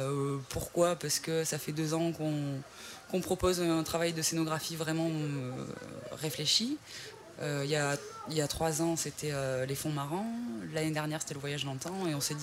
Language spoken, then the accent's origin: French; Occitanie, France; Parce qu'en fait, moi, je suis originaire du Gard, il ne faut pas trop le dire ici